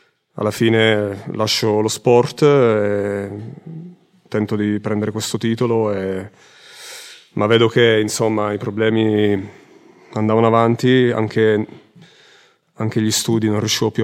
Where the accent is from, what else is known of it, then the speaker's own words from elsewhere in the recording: Abruzzo, Italy; sono abruzzese, sono 3 anni e mezzo che sono in cammino